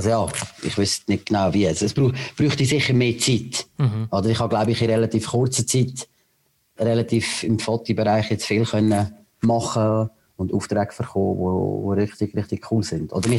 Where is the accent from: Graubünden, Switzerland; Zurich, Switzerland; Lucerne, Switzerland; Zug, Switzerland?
Lucerne, Switzerland; Also eigentlich bin ich ja Luzerner.